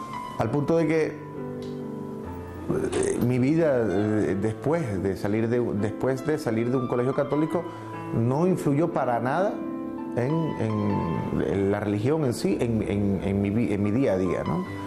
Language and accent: Spanish; Venezuela; soy ciudadano venezolano, nací en el año 1973.